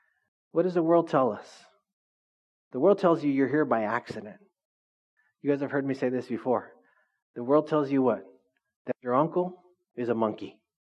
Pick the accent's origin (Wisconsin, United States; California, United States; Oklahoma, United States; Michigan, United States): California, United States; Orange Cove; my brother and I, we grew up pretty poor. We grew up in Orange Cove.